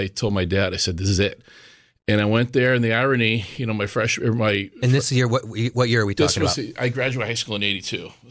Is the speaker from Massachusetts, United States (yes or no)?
yes; Massachusetts, United States; I grew up in Western Mass, passionate about baseball.